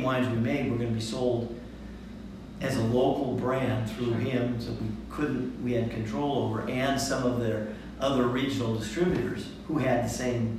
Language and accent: English; Modesto, California, United States; So, but I'm from Modesto, but I never worked for Gallo.